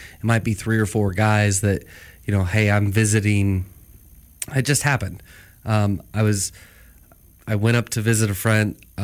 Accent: Ohio, United States; So it's area code 937. If you don't know, I'm from Ohio.

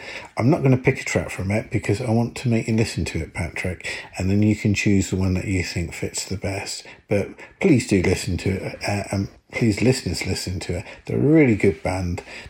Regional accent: England, United Kingdom; now in Scotland; I'm English, but I live in Scotland

